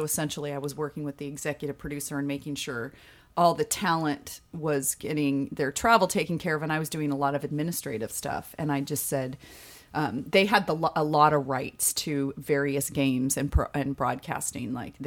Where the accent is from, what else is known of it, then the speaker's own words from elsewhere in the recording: Merced, California, United States; I grew up in Merced, California, which is in the Central Valley.